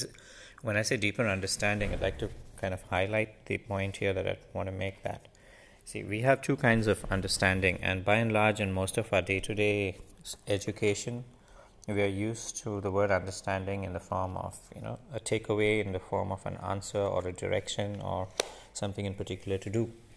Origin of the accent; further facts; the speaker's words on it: India; because that's my origin being Indian.